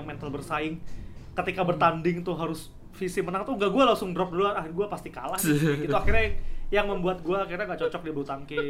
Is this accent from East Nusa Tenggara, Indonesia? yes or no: no; Samarinda, East Kalimantan, Indonesia; also born or lived in Banjarmasin, Indonesia; Jadi gua lahir besar tuh di Samarinda. Jadi gue di Samarinda tuh sampai SMP, SMA gue sekolah di Kalimantan Selatan, Banjarmasin.